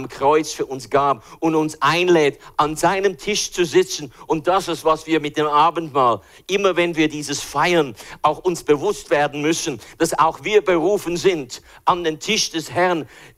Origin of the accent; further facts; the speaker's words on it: Switzerland; Auch für uns Schweizer ist ja nicht billig, oder?